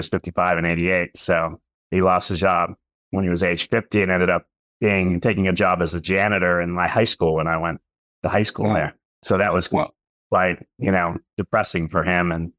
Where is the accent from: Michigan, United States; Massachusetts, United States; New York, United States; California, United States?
Massachusetts, United States; Worcester; was active in Worcester, Massachusetts, which is my hometown.